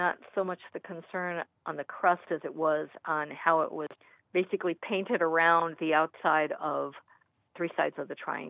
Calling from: Cleveland, Ohio, United States; Cleveland, Ohio area.

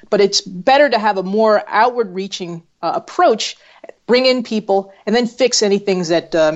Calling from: New Haven, Connecticut, United States; I'm in New Haven, Connecticut.

